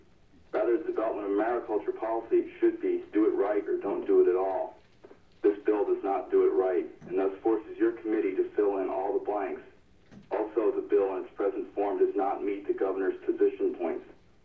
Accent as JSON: {"language": "English", "town": "Petersburg", "region": "Alaska", "country": "United States", "said": "I'm a fisherman from Petersburg."}